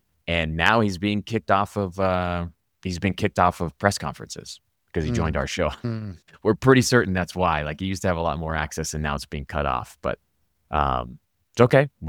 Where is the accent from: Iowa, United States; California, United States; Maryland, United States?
California, United States; Los Angeles; Because I'm from Los Angeles, right? The Galaxy just never felt like home to me.